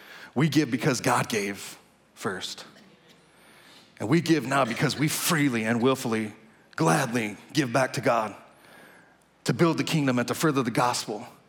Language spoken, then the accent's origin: English; Texas, United States; now in Kansas, United States; You know, we moved here 8 years from Texas. I was born and bred in Texas, but got to Kansas as quick as I could.